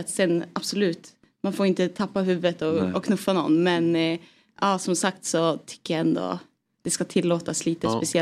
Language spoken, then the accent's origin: Swedish; Piteå, Norrbotten County, Sweden; Nej, men jag är uppvuxen i Piteå då, som sagt.